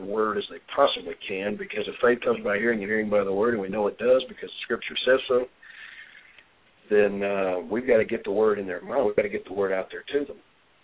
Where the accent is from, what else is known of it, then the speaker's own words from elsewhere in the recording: the South, United States; So a lot of people, if they're from the South, will be angry, but I'm from the South too, so I understand that word ain't.